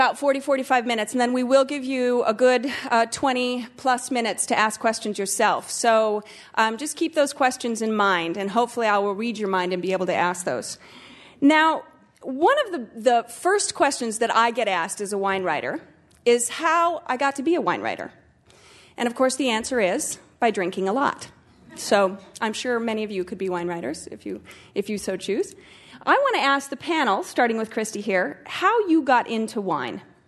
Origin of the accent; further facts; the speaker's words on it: Illinois, United States; I grew up in Northwest suburbs, so I heard that accent coming out. Mine does, too. Hard A's.